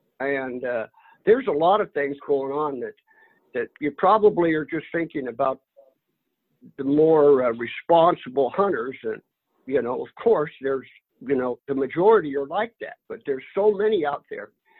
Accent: Auburn, Washington, United States; I'm from Auburn.

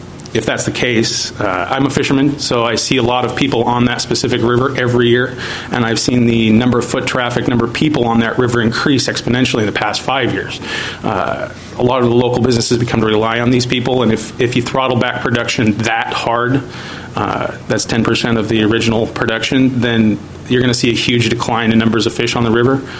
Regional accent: Washington, United States; So I'm coming before you today mostly because of the Forks Creek hatchery, because I grew up on the Willapa. I live down in the harbor

